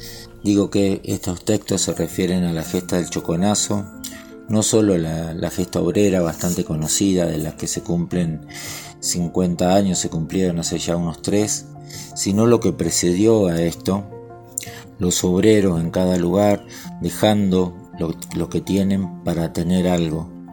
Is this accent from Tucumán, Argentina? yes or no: yes; Pala Pala, Tucumán, Argentina; moved away as an adult; nosotros somos de Tucumán, de un pueblito que se llama Pala Pala. Y a los 24 años lo más lejos que había viajado era hasta Leales